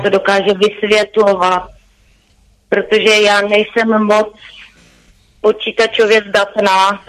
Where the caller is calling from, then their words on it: Zlín, Zlín Region, Czechia; Jsem ze Zlína.